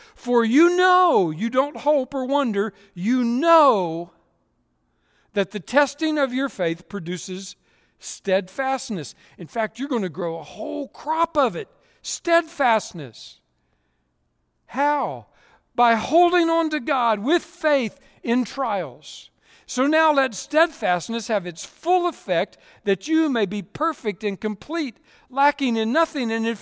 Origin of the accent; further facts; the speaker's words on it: Texas, United States; So growing up in Central Texas, I was never, ever, ever on boats.